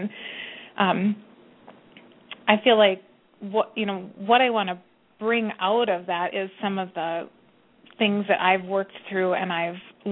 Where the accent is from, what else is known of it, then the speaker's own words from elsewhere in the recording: Bismarck, North Dakota, United States; also born or lived in Grand Forks / Minneapolis; I lived in Minneapolis for about the last 6 years since my undergrad, and I grew up in Bismarck, North Dakota, mostly. And then I ended high school. We moved to Grand Forks, North Dakota